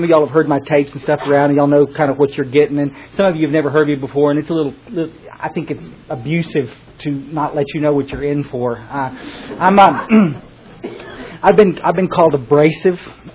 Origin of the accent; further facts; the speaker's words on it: Texas, United States; I'm from Texas. I don't want to look uncool